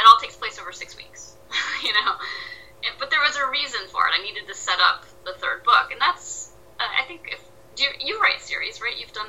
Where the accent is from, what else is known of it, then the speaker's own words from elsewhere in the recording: Michigan, United States; Like, I grew up in Michigan, in a very kind of conservative state. My parents were teachers, you know, they're not big. We didn't have a lot of money growing up.